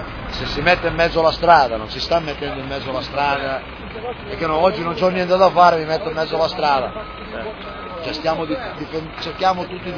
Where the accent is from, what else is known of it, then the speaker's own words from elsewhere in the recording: Sondrio, Lombardy, Italy; io vengo da Sondrio, io vengo da Sondrio